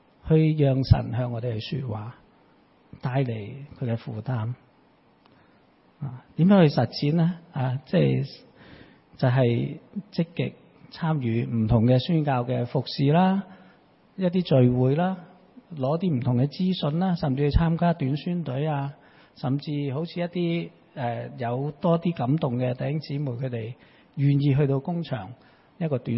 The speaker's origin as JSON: {"language": "Chinese", "country": "Hong Kong", "said": "我们香港人很厉害，很多的理由，很多不同的藉口"}